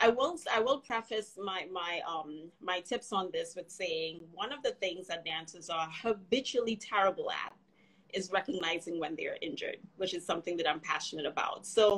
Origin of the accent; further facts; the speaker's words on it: Trinidad & Tobago; now in United States; Again, I grew up in Trinidad and Tobago